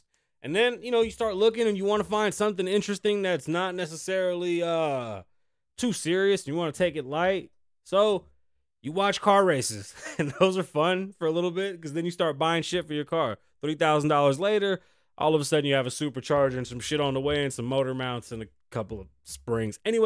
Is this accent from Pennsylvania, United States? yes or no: no; Bronx, New York, United States; Oh yeah, ghetto, bro, I'm from the Bronx.